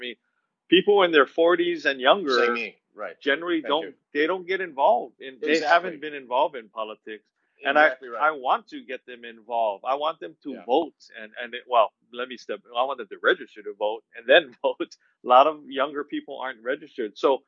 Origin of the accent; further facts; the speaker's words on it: Hawaii, United States; But also, I mean, most importantly, I'm born and raised on Oahu. I've lived here most of my life, and I love Oahu.